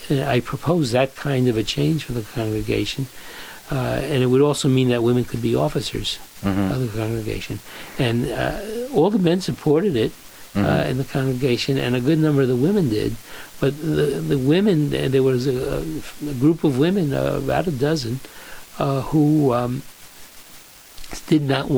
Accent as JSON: {"language": "English", "region": "New York", "country": "United States", "tie": "born or raised there", "said": "Growing up in New York, you don't have to do anything Jewish to feel Jewish. A quarter of the city of the metropolitan area in New York was Jewish at the time."}